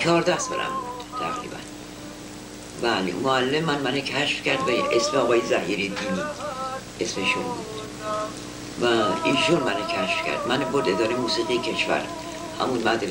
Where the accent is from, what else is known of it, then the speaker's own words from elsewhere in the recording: North Iran, Iran; هر وقت میرم شمال از اون خیابون کوچه‌ای که من به دنیا اومدم از اون رد میشم